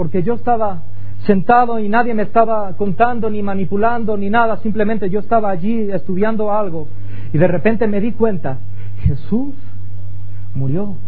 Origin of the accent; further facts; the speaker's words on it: Ciudad Real, Castilla-La Mancha, Spain; born there; Y estábamos allí en Ciudad Real, donde yo nací